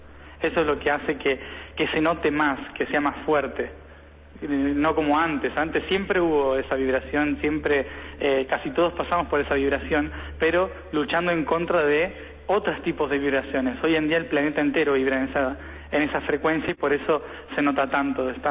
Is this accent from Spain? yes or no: no; Venado Tuerto, Santa Fe, Argentina; born there; En Venado Tuerto, en Santa Fe.